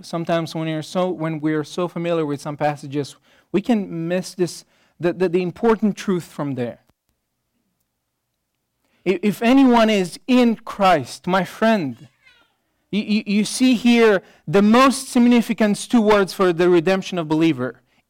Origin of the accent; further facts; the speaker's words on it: Romania; born there; English is a second language; no, I'm not from Texas. I was born in Romania in a communist time.